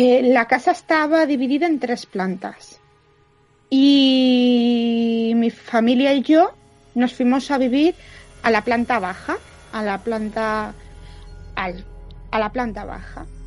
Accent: Cantabria, Spain; Yo soy de Cantabria. Yo soy norteña, no más poder.

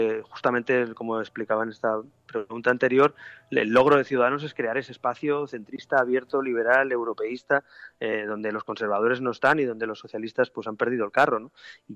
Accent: Spain

